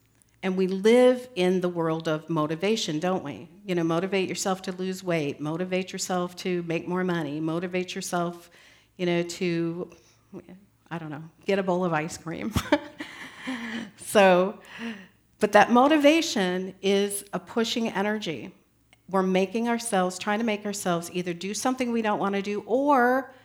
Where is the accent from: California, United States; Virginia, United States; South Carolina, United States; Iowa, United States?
Iowa, United States; born there; I was born in Iowa in the land of the sleepy ones so that I could learn what it means to be wide awake.